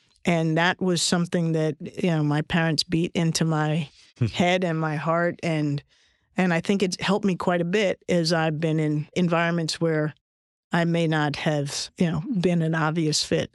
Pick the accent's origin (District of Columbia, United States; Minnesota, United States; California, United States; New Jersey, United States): District of Columbia, United States; Washington; Growing up in Washington, D.C., as he did with our family and where I grew up.